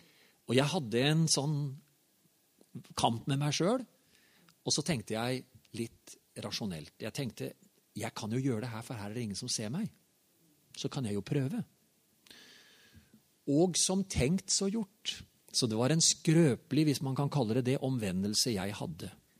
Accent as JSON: {"language": "Norwegian", "town": "Herøya", "region": "Vestfold og Telemark", "country": "Norway", "tie": "born or raised there", "said": "Og jeg sitter i ei stue hjemme på Herøya."}